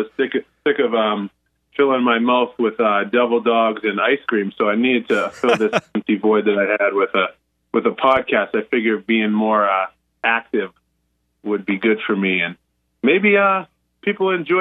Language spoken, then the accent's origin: English; Northeast, United States; I was like, yeah, I'm from the Northeast. Like, yeah, I thought I could drink. And then I went to school in Iowa.